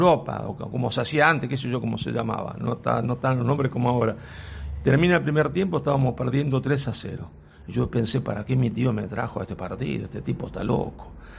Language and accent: Spanish; Argentina; yo también soy como todo argentino, nos gusta el fútbol